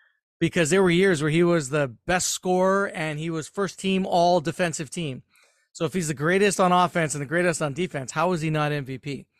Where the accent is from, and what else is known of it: Toronto, Ontario, Canada; born or raised there